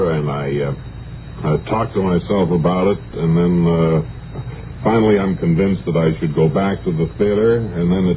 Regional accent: Terre Haute, Indiana, United States; born there; I was born in Terre Haute.

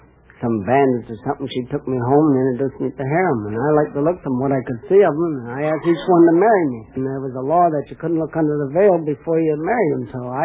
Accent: Alexandria, Virginia, United States; Alexandria, Virginia.

